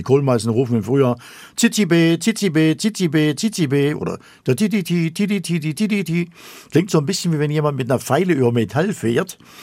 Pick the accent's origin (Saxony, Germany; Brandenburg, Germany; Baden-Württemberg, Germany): Saxony, Germany; Zittau; Ich war damals ein kleiner Steppke in Ostsachsen, in Zittau, in meiner Geburtsstadt. Und das war im Jahre des Herrn 1952, 13-jährig.